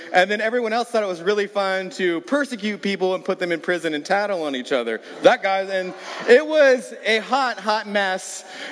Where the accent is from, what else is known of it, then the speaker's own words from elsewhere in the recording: the South, United States; I'm from the South. They say the law there.